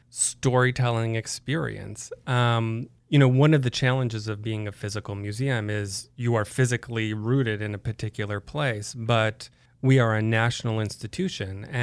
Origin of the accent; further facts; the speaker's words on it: Madison, Wisconsin, United States; I grew up in Madison, Wisconsin. So yes, I can identify.